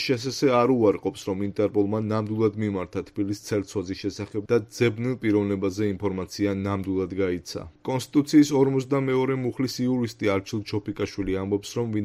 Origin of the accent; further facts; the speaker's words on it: Sukhumi, Abkhazia, Georgia; რადგან მე თვითონ სოხუმიდან ვარ